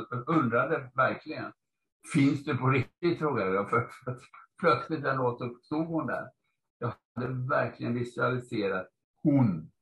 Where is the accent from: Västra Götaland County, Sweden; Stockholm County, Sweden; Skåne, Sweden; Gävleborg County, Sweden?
Västra Götaland County, Sweden; Gothenburg; Jag är uppvuxen i Göteborg och det var det man hade på alla skolan och sånt.